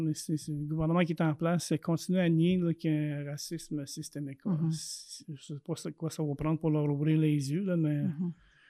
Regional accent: Quebec, Canada; first language Anishinaabe; French is a second language; Oui, le premier, c'est sûr, c'est ma langue maternelle, Anishinaabe, le français, l'anglais, puis l'Atikamekw un peu, que je ne maîtrise pas nécessairement 100%, mais je la comprends quand ça ne parle pas trop vite.

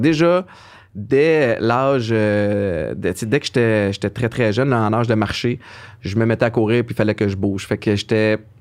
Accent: Montreal, Quebec, Canada; Je suis né j'ai grandi à Hunsick.

